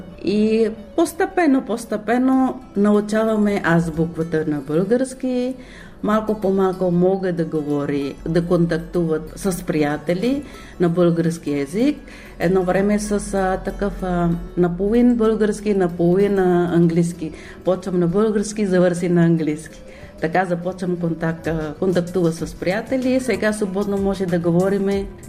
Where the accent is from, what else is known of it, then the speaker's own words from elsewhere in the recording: Indonesia; Bulgarian is a second language; now in Bulgaria; Защото аз идвам от Индонезия, транзит в Малезия